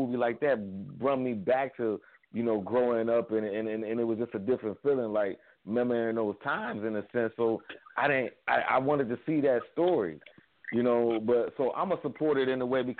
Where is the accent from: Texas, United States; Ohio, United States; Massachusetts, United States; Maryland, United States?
Ohio, United States; Cleveland; now in Atlanta, United States; Like, I'm originally from Cleveland, right? But I stay in Atlanta now.